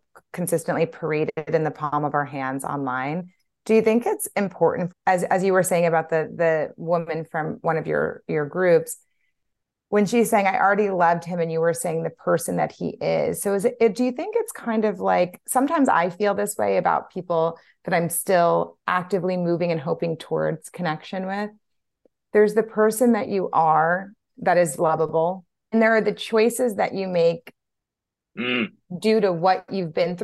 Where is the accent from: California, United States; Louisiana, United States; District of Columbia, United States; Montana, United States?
Louisiana, United States; because I'm from Louisiana. I've seen it.